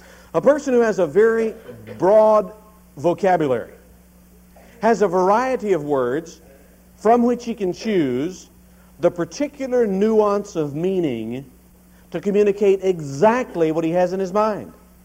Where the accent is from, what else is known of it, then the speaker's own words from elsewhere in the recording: Kentucky, United States; I was born and raised in Kentucky. You may not be able to recognize Kentucky in my speech, unless you're from there.